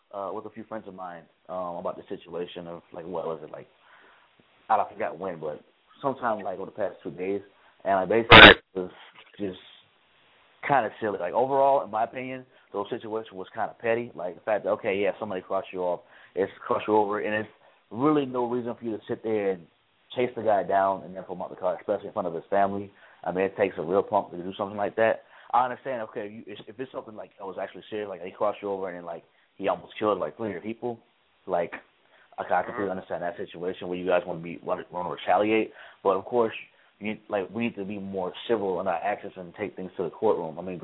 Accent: Chicago, Illinois, United States; now in Tallahassee, United States; live here in Tallahassee, born and raised in Chicago, live in Tallahassee for school at the Florida State University

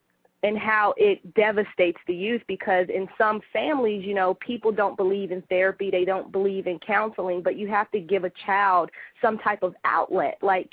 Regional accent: Florida, United States; also born or lived in Fort Hood, Texas / Brooklyn Heights, New York; Okay, well, I was born in Fort Hood, Texas, and kind of traveled all over the world. My mom was in the military. Well, she was in the Army. And ended up in Florida for a majority of my life

